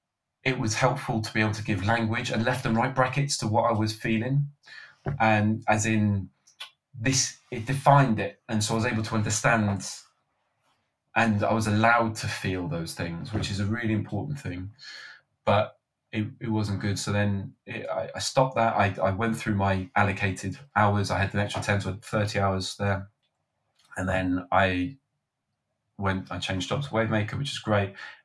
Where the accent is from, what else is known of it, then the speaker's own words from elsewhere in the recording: Wales, United Kingdom; We say it's Ellen, which means, as a Welshman, I needed some Welsh in there.